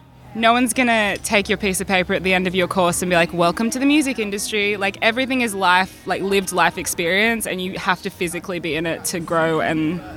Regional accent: Australia; we get heat in Australia, obviously. Yeah. But I'm in, like, my hometown is like a coastal town

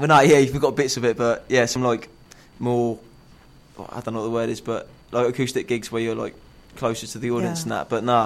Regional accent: Portsmouth, South East England, United Kingdom; we're from Portsmouth

